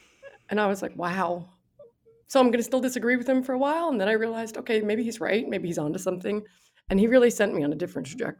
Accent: New Jersey, United States; moved away as an adult; also born or lived in New York City, United States; now in Seattle, United States; I was raised in New Jersey. And from there, I went to school at Lehigh University in Pennsylvania and made my way cross country to Seattle, where I live now.

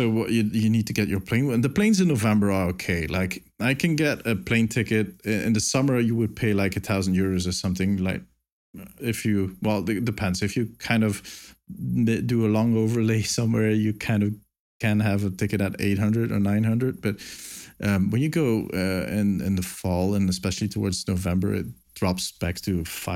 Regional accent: Ghent, Flanders, Belgium; Well, they do this con over here in my hometown of Ghent, which is called Facts, which is okay.

